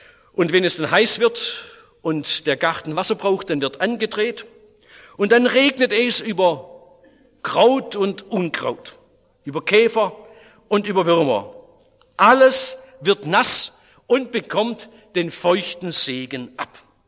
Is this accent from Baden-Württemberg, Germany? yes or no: yes; Oberndorf am Neckar, Baden-Württemberg, Germany; So habe ich es in meiner Heimatstadt Oberndorf-Neckar erlebt.